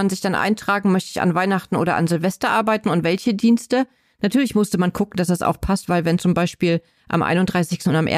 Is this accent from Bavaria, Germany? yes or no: yes; Bavaria, Germany; Aber zumindest bei uns in Bayern war es ein Feiertag.